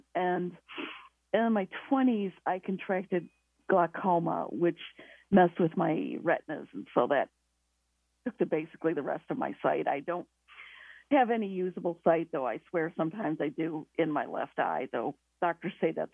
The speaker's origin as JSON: {"language": "English", "region": "Michigan", "country": "United States", "tie": "born or raised there", "said": "I grew up in Michigan, and not that that really has much to do with much, except I tend to like colder weather."}